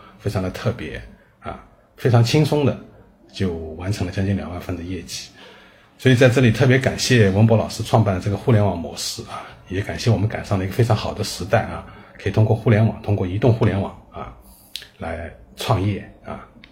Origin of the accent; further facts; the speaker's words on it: Shanghai, China; 我是来自上海的